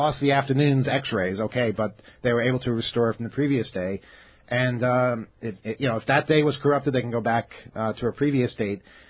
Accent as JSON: {"language": "English", "region": "New York", "country": "United States", "said": "You know, speaking as a New Yorker, where jaywalking is encouraged, this strikes me as being incredibly offensive."}